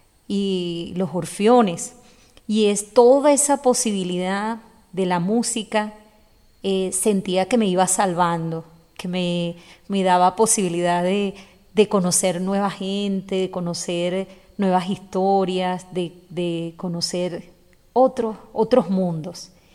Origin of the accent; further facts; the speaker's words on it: Caracas, Capital District, Venezuela; cantora popular. Nací en Caracas, en esa Caracas hermosa, esa Caracas llena de tardes hermosísimas, en esa Caracas convulsionada también. Allí crecí con todas las dificultades que significa crecer en un barrio